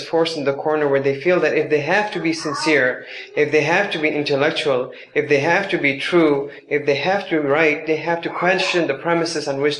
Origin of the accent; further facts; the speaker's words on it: Chicago, Illinois, United States; I was born and raised in Chicago.